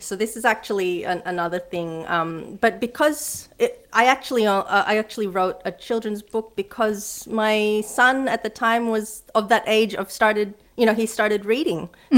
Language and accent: English; Philippines; accent: American Filipino; I guess because my accent, if you notice, it still has a bit of like an American Filipino. Growing up like that, like I'd had teachers even commenting on it